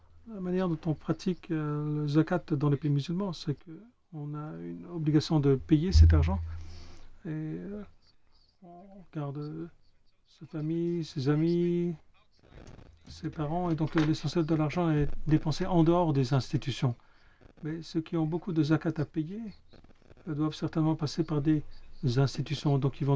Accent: Kuwait; Je viens de Koweït.

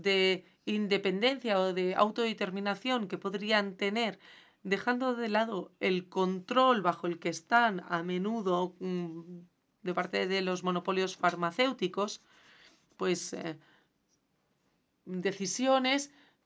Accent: India; Yo crecí en la India, en la era socialista

